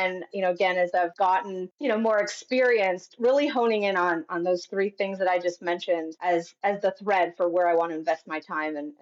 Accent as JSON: {"language": "English", "town": "Chicago", "region": "Illinois", "country": "United States", "tie": "born or raised there", "lives_now": "Canada", "said": "So I actually grew up in Chicago. I'm an American. And I used to say that I was an aspiring Canadian, but I officially became Canadian in October."}